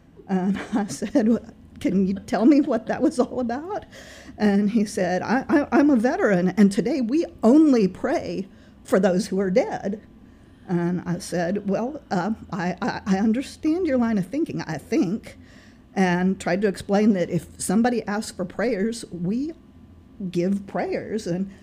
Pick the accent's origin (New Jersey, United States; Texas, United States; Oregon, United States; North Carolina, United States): Texas, United States; I'm from Texas, and that's not exactly Yankee territory